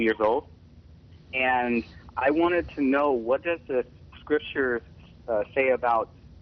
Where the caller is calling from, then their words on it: Stockton, California, United States; Hello, Mr. Camping. I'm calling from Stockton, California.